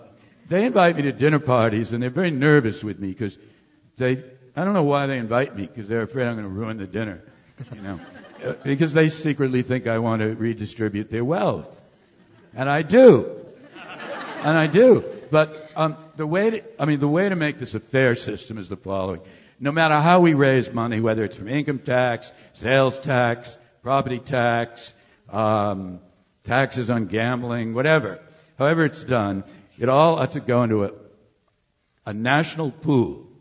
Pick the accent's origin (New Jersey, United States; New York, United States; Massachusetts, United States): Massachusetts, United States; Boston; But in my hometown of Boston, for example